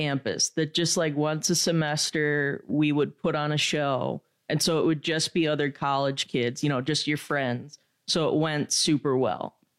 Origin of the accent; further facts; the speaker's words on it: West Allis, Wisconsin, United States; I'm from West Allis. So it's like I just went to college in Kenosha and then just moved back when that was done.